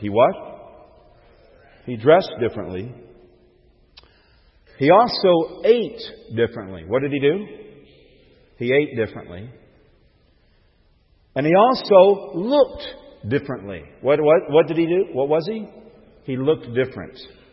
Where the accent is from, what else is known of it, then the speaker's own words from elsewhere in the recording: the South, United States; accent: Southern twang; I grew up about an hour and a half south of here. You may not know it by my accent, but I used to have a Southern twang.